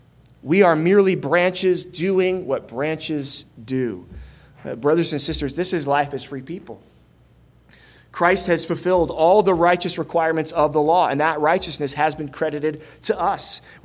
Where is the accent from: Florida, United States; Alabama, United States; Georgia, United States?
Florida, United States; I grew up in Florida. I grew up in the part of Florida where we don't have oranges.